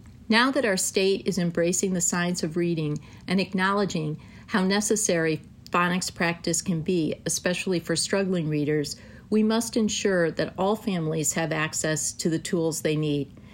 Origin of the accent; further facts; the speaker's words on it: Bethesda, Maryland, United States; from Bethesda, an advocate for struggling readers